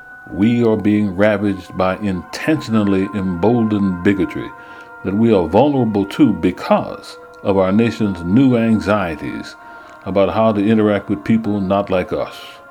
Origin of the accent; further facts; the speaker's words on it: Louisiana, United States; I grew up in the Jim Crow South. A black male born in 1951 in Deep South Jim Crow legally segregated Louisiana, I have seen so much.